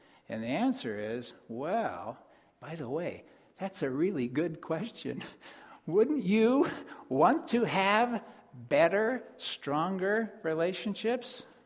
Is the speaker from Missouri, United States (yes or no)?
yes; Concordia, Missouri, United States; when I was maybe 10 years old growing up in Concordia, Missouri, on a farm